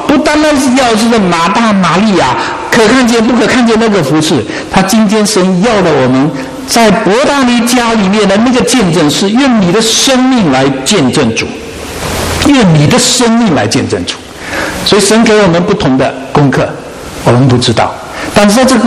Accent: Fuqing, Fujian, China; 我第一次知道在我们福清的老家有一个弟兄过世

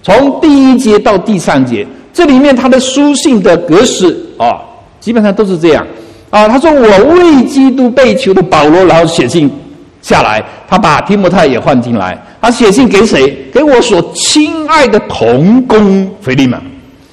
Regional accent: China; 当时我们中国人特别不放心啊，因为我们从那个地方出来的啊，不放心啊。

